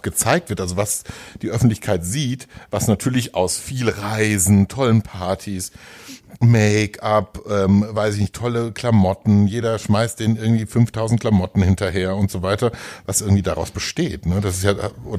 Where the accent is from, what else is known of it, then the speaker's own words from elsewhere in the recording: Frankfurt, Hesse, Germany; ich komme ja aus Frankfurt